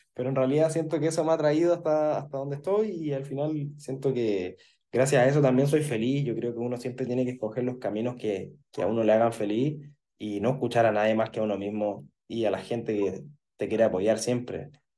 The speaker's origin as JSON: {"language": "Spanish", "country": "Chile", "said": "como soy de Chile, tengo que comer chile"}